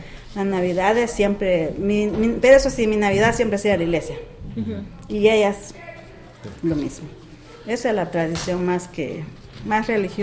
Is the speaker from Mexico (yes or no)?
no; Chiquimula, Guatemala; now in United States; Chiquimula, departamento Chiquimula, que es Altepeque, departamento de Chiquimula.